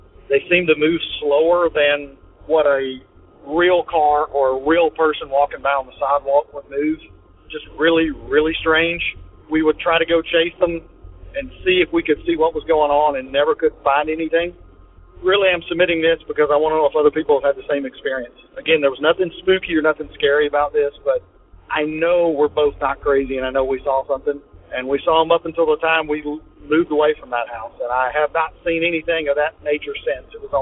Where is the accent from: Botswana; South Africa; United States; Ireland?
United States; Tennessee; Hey, Derek … from Tennessee.